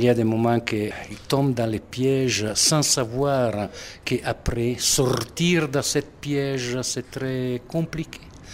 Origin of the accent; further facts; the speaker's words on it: Italy; French is a second language; now in Burundi; Oui, je suis italien et à part les 17 ans que j'ai travaillé ici au Burundi